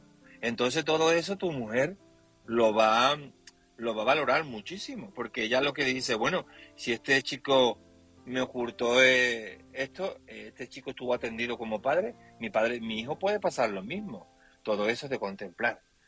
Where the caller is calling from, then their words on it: Seville, Andalusia, Spain; de Sevilla.